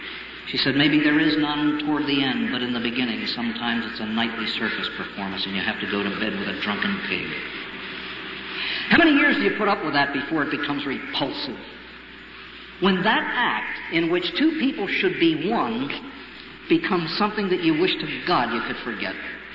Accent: Maryland, United States; In my home state of Maryland, we have 23 counties.

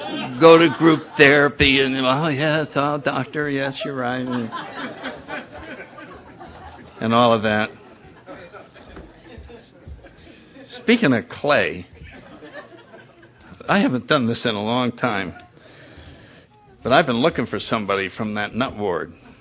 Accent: Connecticut, United States; So anyway, I grew up in Connecticut. Went to the Catholic Church, had one sister.

